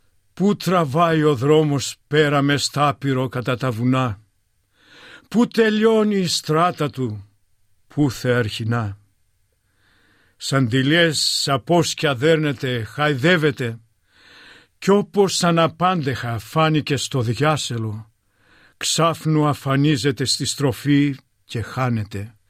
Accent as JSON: {"language": "Greek", "town": "Polygyros", "region": "Central Macedonia", "country": "Greece", "tie": "born or raised there", "also_born_or_lived": "Thessaloniki", "moved": "as an adult", "lives_now": "Australia", "said": "Γεννήθηκα στον Πολύγυρο Χαλκιδικής. Μεγάλωσα μέχρι τα 18 μου. Όταν τελείωσε το γυμνάσιο, πήγα Θεσσαλονίκη και εκεί σπούδασα."}